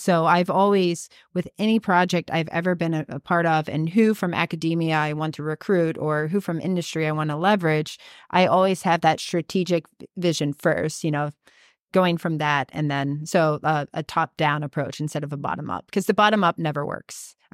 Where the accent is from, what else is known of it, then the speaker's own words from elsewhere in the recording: Youngstown, Ohio, United States; No. So I grew up in Youngstown, Ohio